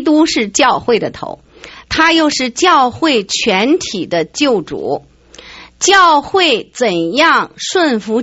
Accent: China; 我也是从国内来的

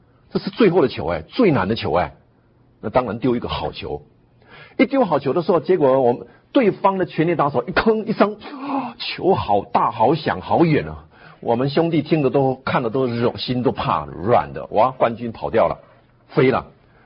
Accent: Taiwan

